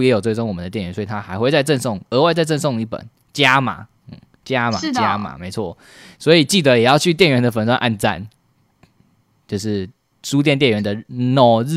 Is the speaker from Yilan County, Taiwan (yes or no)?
yes; Yilan County, Taiwan; also born or lived in Taipei; 我前一阵子不是从台北搬回宜兰嘛，